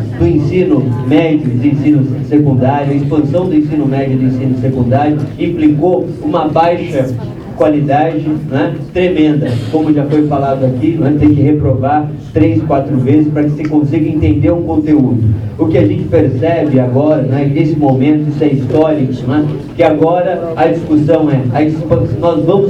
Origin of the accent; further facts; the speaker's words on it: Rio das Ostras, Rio de Janeiro, Brazil; sou de Rio das Ostras.